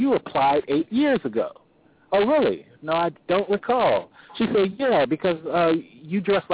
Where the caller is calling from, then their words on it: Atlanta, Georgia, United States; in Atlanta, and I have somewhat of a challenging question.